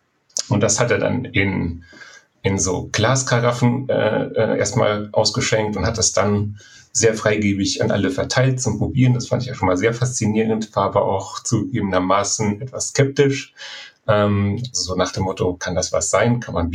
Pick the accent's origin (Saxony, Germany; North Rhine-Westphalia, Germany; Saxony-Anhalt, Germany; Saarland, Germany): North Rhine-Westphalia, Germany; Ich komme ursprünglich aus dem Siegerland. Das ist ja so ein bisschen das Bermuda-Dreieck zwischen Krombacher, Veltins und Warsteiner, also urdeutsche Pilzregion sozusagen. Und da kommt man natürlich gar nicht drum herum, mit Bier aufzuwachsen.